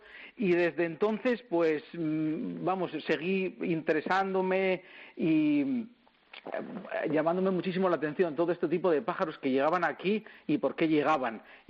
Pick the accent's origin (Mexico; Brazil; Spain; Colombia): Spain; Salinas, Asturias; yo, por suerte, vivo en este sitio desde que nací, en Salinas